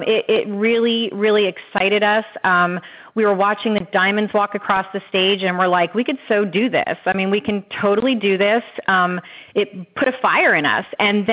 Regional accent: Pennsylvania, United States; And I'm from Pennsylvania. I've got friends up there that I'm sending information to go there.

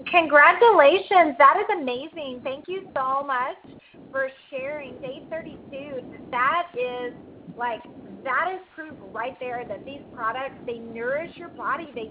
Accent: Texas, United States; I'm from Texas and my parents put salt on watermelon

